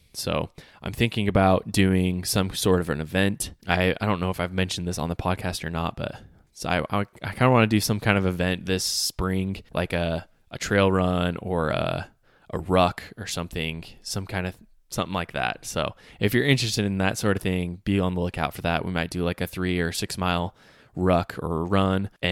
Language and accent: English; Utah, United States; But it's right here close to my hometown. It hits all the peaks in Davis County along the Wasatch Mountains.